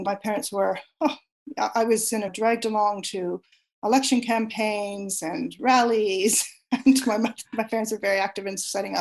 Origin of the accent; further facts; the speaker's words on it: Toronto, Ontario, Canada; born there; So I was born in Toronto, and Toronto is located on the traditional territory of several Indigenous nations, including the Mississaugas of the Credit, the Anishinaabeg, the Chippewa, the Haudenosaunee, and the Wendat